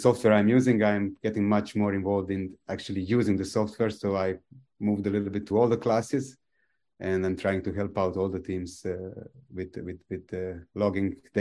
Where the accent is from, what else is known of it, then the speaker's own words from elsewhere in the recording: Split, Split-Dalmatia County, Croatia; I come from Croatia. I was born in Split in Croatia, one of the famous sailing cities